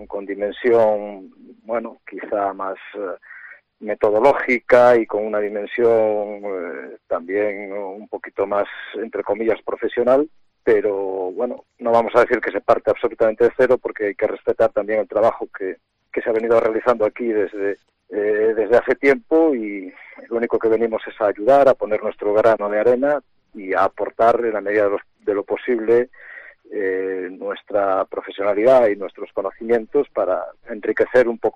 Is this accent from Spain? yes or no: yes; Spain; lo que somos los entrenadores españoles